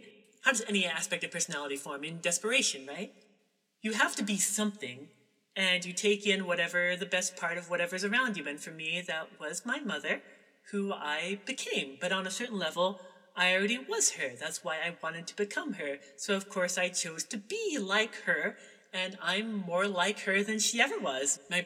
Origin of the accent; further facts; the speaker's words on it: the South, United States; accent: southern twang; Well, you know, I grew up in the South, and for a while I talked like the people around me.